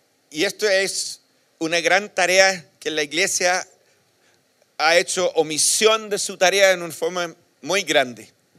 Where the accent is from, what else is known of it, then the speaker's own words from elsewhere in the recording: South Africa; Yo nací y crecí en Sudáfrica, y ahí fui a la universidad. Mis padres eran asistentes a una iglesia anglicana, pero nunca llegaron a conocer la fe verdadera en ese tiempo.